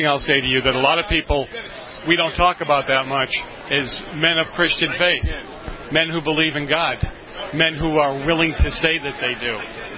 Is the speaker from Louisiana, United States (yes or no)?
no; Boston, Massachusetts, United States; but I was an Italian kid growing up in Boston. My mom said, we've got to get out of here, brought me to the suburbs